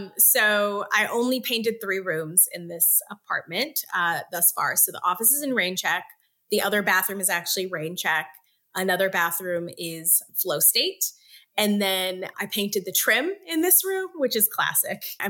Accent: Detroit, Michigan, United States; which is Motor City, named after my hometown of Detroit.

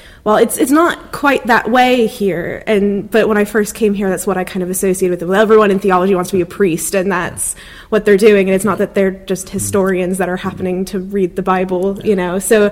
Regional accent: Jacksonville, Florida, United States; I grew up around Jacksonville, which is on the coast more.

